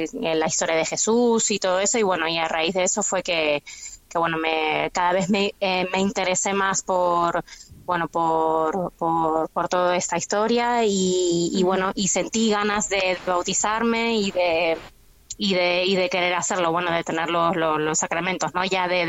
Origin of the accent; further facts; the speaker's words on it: Buenos Aires, Argentina; born there; que es muy devota de la provincia de Buenos Aires, donde yo nací.